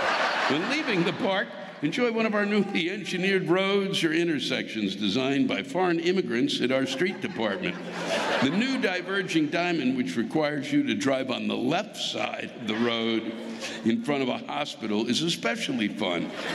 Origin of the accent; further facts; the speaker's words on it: St. Louis, Missouri, United States; now in Indiana, United States; In my hometown of St. Louis, Hoosier means redneck